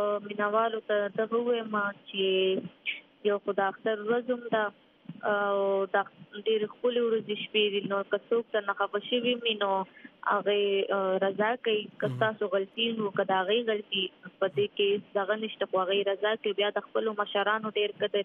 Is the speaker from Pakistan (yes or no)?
yes; Swat, Khyber Pakhtunkhwa, Pakistan; موږ د سوات